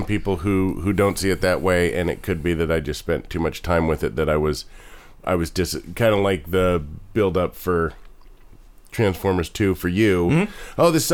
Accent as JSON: {"language": "English", "town": "Salem", "region": "Oregon", "country": "United States", "tie": "born or raised there", "said": "I grew up in Salem, Oregon"}